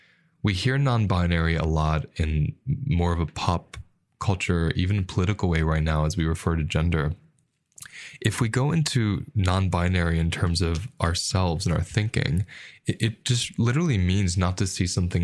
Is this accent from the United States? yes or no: yes; United States; And the culture I grew up with in America was the latter.